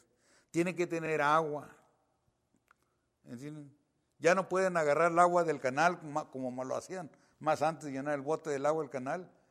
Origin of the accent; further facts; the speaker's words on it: Mexico; nosotros como latinos o como mexicanos